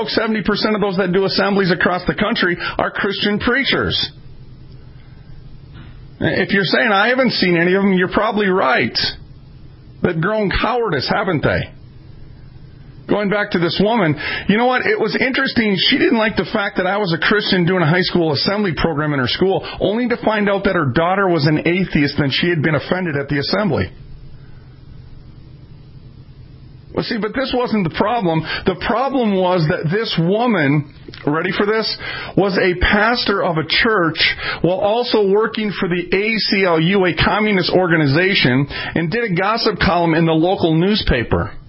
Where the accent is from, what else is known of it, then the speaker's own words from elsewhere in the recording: Minnesota, United States; Now, friends, I got to go back because I'm from Minnesota